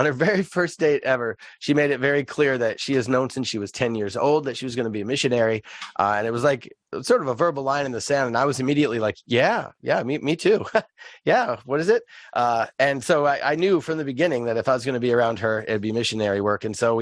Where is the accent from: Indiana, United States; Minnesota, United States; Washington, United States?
Minnesota, United States; Duluth; born there; I was born in Duluth, Minnesota in 1978.